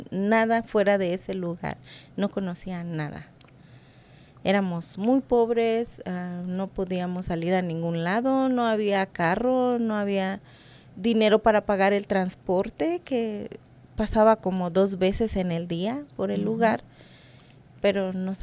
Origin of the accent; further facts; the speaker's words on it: Ejido, Coahuila, Mexico; born there; Yo nací en un lugar muy pequeñito, se llama Ejido, Nuevo León, Coahuila, México.